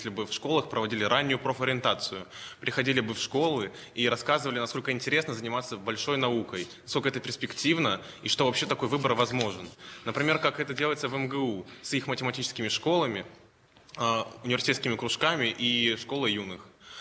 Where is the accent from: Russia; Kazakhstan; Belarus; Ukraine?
Russia; Novosibirsk, Novosibirsk Oblast; now in Moscow, Russia; Я приехал из Новосибирска в Москву и поступил на первый курс бакалавриата МГУ.